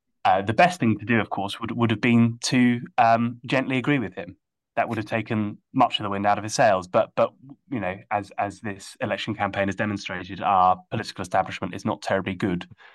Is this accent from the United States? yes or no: no; Wales, United Kingdom; as a Welshman myself